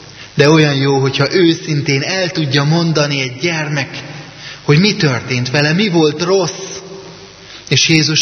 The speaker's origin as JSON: {"language": "Hungarian", "town": "Vámosújfalu", "region": "Borsod-Abaúj-Zemplén", "country": "Hungary", "tie": "born or raised there", "said": "de a 80-as években, Vámosújfaluban, ahol én felnőttem, 2 telefon volt az egész faluban."}